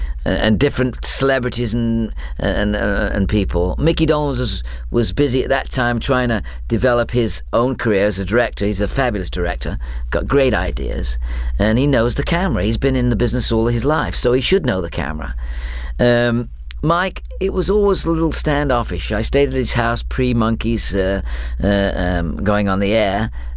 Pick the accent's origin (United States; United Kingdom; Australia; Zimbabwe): United Kingdom; England; and I was from England.